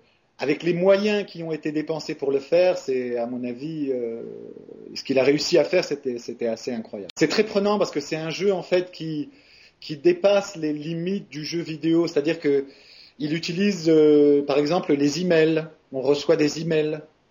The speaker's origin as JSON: {"language": "French", "country": "France", "accent": "French", "said": "quand je parle italien, j'ai un accent français."}